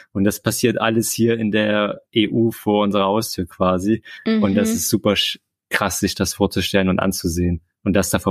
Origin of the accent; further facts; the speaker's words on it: Dresden, Saxony, Germany; born there; Wir kommen gebürtig aus Dresden